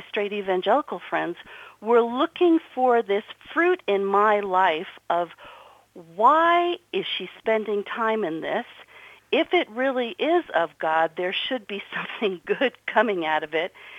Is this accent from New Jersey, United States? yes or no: yes; New Jersey, United States; I'm from New Jersey.